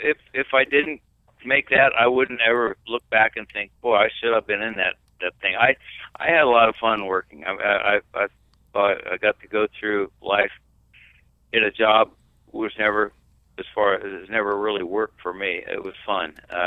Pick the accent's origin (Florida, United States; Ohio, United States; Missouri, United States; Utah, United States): Ohio, United States; Zanesville; born there; I was born in Ohio, in Zanesville